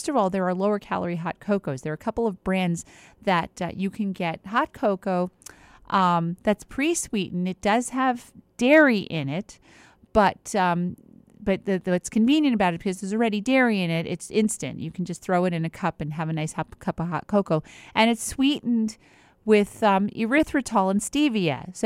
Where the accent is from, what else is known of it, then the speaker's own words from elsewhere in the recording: New York, United States; also born or lived in New Jersey; And, you know, we're from New York, New Jersey. And she's Italian and I'm Jewish. And I grew up around Italian people and she grew up around Jewish people.